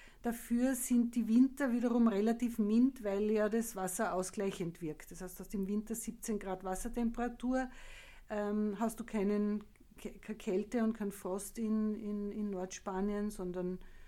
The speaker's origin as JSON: {"language": "German", "region": "Lower Austria", "country": "Austria", "said": "Wir sind ja Niederösterreicher, da gibt es nicht so viele Berge."}